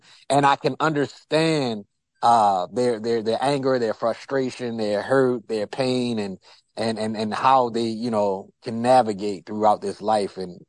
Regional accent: Baltimore, Maryland, United States; now in Bradenton, United States; Here I am from Baltimore all the way to Bradenton, Florida.

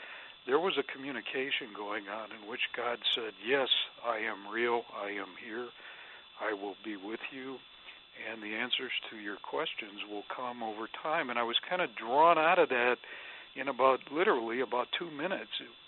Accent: Michigan, United States; I was raised in Michigan in a lower middle income family

